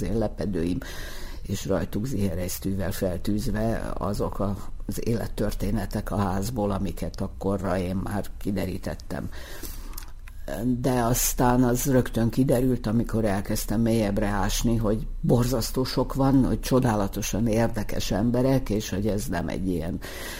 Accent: Budapest, Hungary; Így van, én ide születtem, hát nem itt konkrétan, hanem a Margit kórházban, de nem tudom, 3 vagy 4 napos koromban egy Mózeskosárba hazacipeltek, és azóta én itt vagyok.

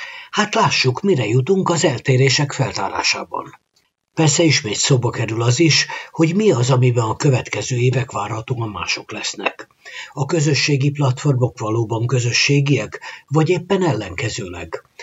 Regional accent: Budapest, Hungary; Én Budapesten születtem, itt nőttem föl, ennél kisebb településen apró nyaralásokat kivéve sose voltam.

